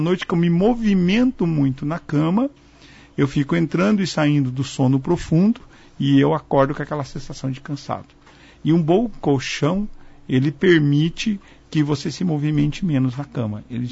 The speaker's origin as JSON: {"language": "Portuguese", "country": "Brazil", "said": "Isso é, para mim, uma coisa triste, falando como brasileiro, né, como consumidor do nosso país"}